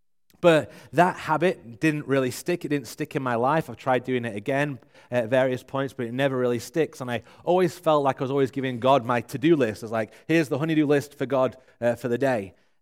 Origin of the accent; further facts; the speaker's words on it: England, United Kingdom; I mean, you think I sound quite eloquent because I'm from England, but to most English people, I sound like a commoner